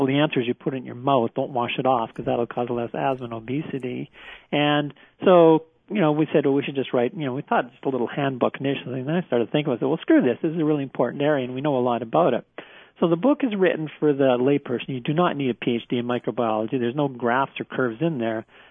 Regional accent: Acreage, Florida, United States; I was raised that way. I was raised in Acreage, and I was an orangutan outside

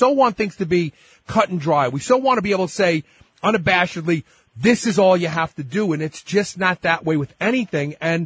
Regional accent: Brooklyn, New York, United States; I am actually the culmination of that statement because I grew up in Brooklyn and I was exposed to cockroaches.

